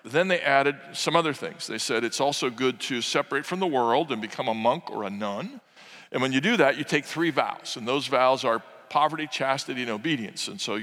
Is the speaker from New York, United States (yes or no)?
yes; New York City, New York, United States; born there; I'm not against New York City. I was born in New York City.